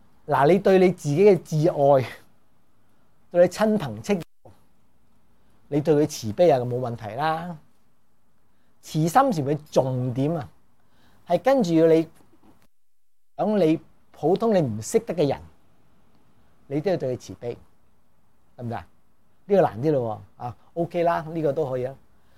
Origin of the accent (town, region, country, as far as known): China